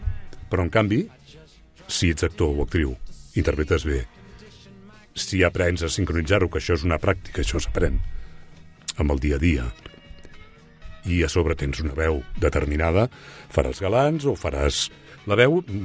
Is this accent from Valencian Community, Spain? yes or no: yes; Morella, Valencian Community, Spain; Jo sóc d'origen valencià, sóc de Castelló, de Morella, i tenia relació amb companys actors de doblatge valencians